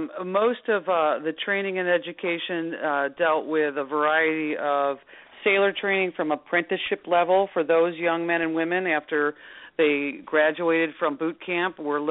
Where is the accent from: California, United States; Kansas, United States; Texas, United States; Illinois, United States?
Illinois, United States; St. Charles; Came back to my hometown area in Batavia, Illinois. I grew up in St. Charles, Illinois.